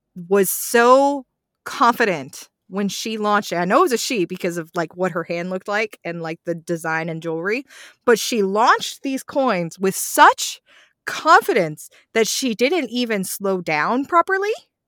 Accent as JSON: {"language": "English", "region": "Arkansas", "country": "United States", "tie": "born or raised there", "said": "yeah, I grew up in Arkansas. You don't have buses there."}